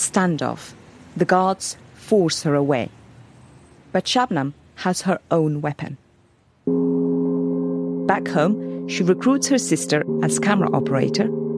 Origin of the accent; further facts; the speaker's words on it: Afghanistan; moved away as an adult; I was born in Afghanistan and spent my first 18 years there.